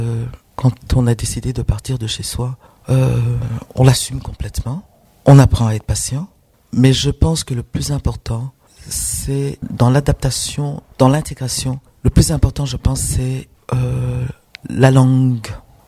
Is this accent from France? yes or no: no; Burundi; first language Kirundi; French is a second language; Ma langue maternelle.